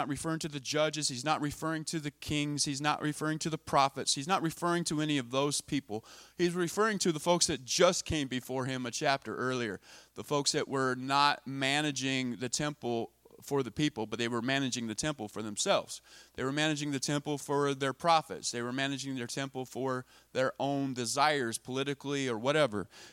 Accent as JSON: {"language": "English", "region": "New Mexico", "country": "United States", "tie": "born or raised there", "said": "I grew up in near Santa Fe, New Mexico, out in the desert."}